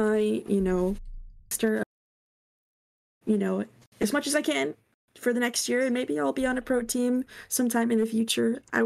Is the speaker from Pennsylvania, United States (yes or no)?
no; California, United States; live in South California.